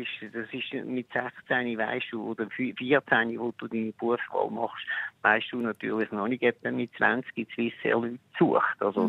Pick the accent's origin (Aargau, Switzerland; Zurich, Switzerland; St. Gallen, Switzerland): Zurich, Switzerland; Winterthur; Ich bin in Wülflingen, also im Kantonsspital Winterthur geboren, aber ich bin in Wülflingen geboren und ich bin in Wülflingen in die Schule und ich habe in Winterthur die Östlehre gemacht.